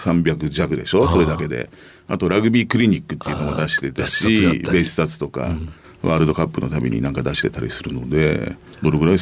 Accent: Miyazaki, Japan; also born or lived in Kumamoto; 九州の田舎なんですよ。まあ熊本生まれで出てましたけど、やっぱ物心ついた時は、宮崎の港町の田舎にいたんで

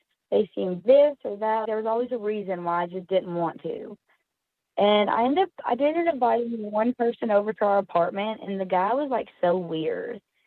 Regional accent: Kentucky, United States; moved away as an adult; we moved out of my home state, which is Kentucky, and we come to Texas.

